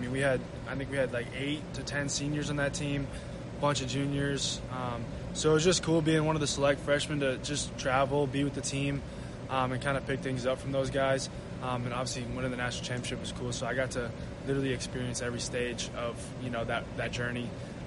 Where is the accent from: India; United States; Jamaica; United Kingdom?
United States; Massachusetts; just being from Massachusetts gave me the opportunity to play multiple sports